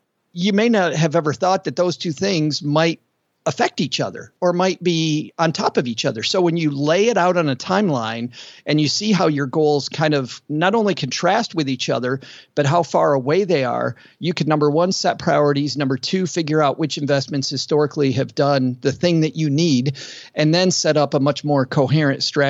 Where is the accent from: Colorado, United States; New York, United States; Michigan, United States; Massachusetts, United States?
Michigan, United States; I mean, I grew up in West Michigan and it was all cornfields